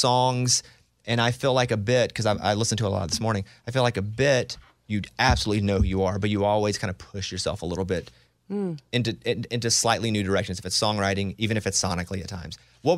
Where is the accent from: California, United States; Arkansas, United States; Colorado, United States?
Arkansas, United States; We're both small town Arkansas.